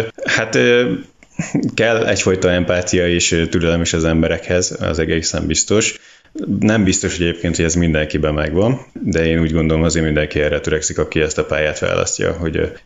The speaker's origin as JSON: {"language": "Hungarian", "town": "Kiskunhalas", "region": "Bács-Kiskun", "country": "Hungary", "tie": "born there", "said": "Én Kiskunhalason születtem, és most már azért egy jó ideje gyakorlatilag itt lakok ebbe a kis városba."}